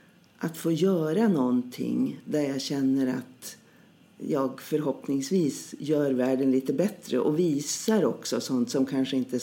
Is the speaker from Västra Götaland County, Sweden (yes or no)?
no; Härnösand, Västernorrland County, Sweden; now in Stockholm, Sweden; Jag kommer ursprungligen ifrån Härnösand, från Norrland, men bor i Stockholm numera.